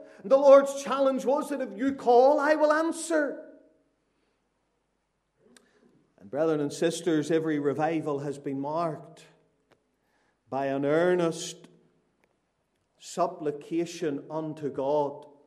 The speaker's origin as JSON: {"language": "English", "town": "Glengormley", "region": "Northern Ireland", "country": "United Kingdom", "tie": "born or raised there", "said": "I grew up in Glengormley, just north of Belfast, but when I was around 16 years of age, my parents moved out to, we said they moved to the middle of nowhere, and literally it was the middle of nowhere."}